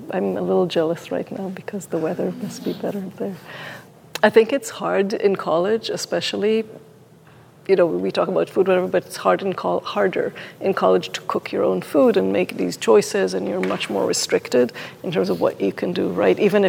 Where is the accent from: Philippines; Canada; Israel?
Israel; moved away as an adult; now in United States; So I grew up in Israel. Came to the U.S. to do graduate school, essentially.